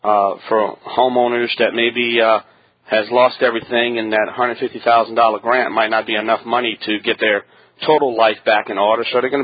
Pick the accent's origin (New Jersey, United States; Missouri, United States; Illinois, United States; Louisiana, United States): Louisiana, United States; New Orleans; and I'm from New Orleans. And to be honest with you, Shirley, I'm not happy right now what's going on down there.